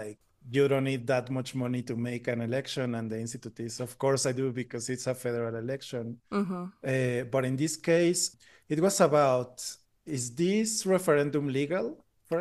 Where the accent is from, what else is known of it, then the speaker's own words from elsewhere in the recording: Mexico City, Mexico; English is a second language; I'm from Mexico City.